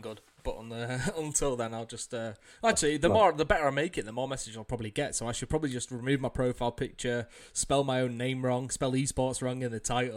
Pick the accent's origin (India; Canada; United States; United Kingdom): United Kingdom; England; I'm English. I speak proper English.